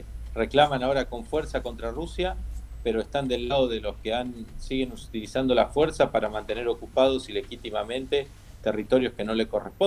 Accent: San Justo, Buenos Aires Province, Argentina; also born or lived in Villa Luzuriaga; yo soy de La Matanza, de San Justo, nacido en Villa Luzuriaga, y yo tenía 12 años en la escuela primaria todavía.

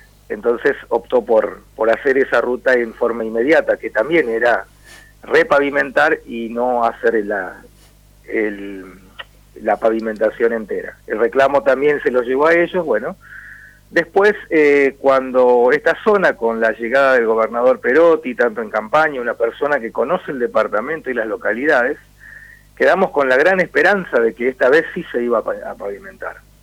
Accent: Santa Fe, Argentina; dependemos todo de Rafaela, de nuestra cabecera departamental, porque somos santafesinos.

